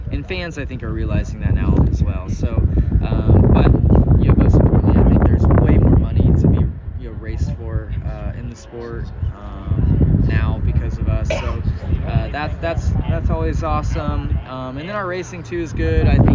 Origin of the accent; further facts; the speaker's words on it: United States; Well, my response is that I'm too old, for one, and I'm American.